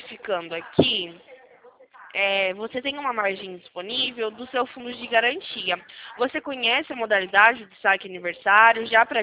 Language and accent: Portuguese; São Paulo, Brazil; Eu sou do interior de São Paulo, fico localizada aqui na cidade de Campinas.